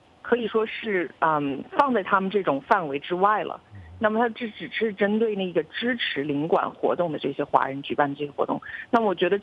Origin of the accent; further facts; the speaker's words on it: Canada; 然后我当时就觉得我是加拿大人，